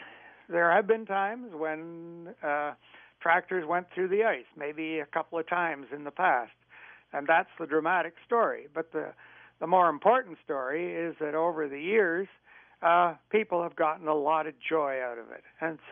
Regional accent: Kitchener, Ontario, Canada; Well, I grew up in the Victoria Park neighborhood, and for all my life

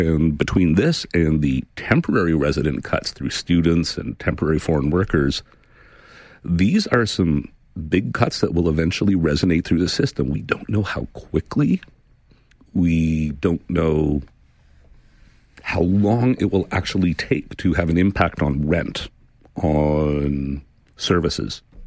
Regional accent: Canada; because I find it embarrassing as a Canadian that we are saying, welcome to this country, there's your sidewalk.

